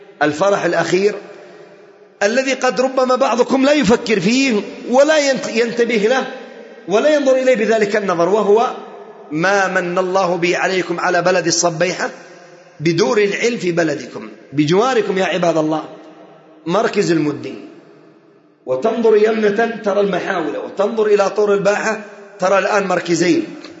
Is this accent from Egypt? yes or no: no; Yemen; فوالله وتالله وبالله أن الأعداء لا يخافون من الألوية الذي عندنا في اليمن